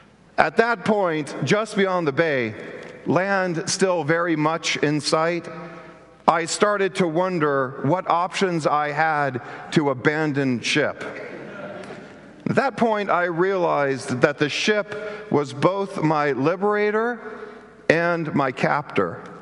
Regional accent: Arkansas, United States; Born and raised in Arkansas, the deepest sea for us had been 60 feet to the bottom of Beaver Lake.

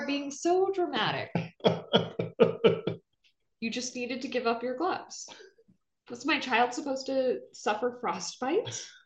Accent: Indiana, United States; I'm from Indiana originally. So I'm like, I'm all prepared.

